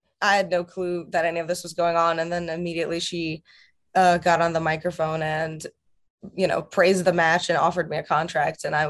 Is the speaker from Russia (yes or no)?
yes; Russia; and even, you know, my home country of Russia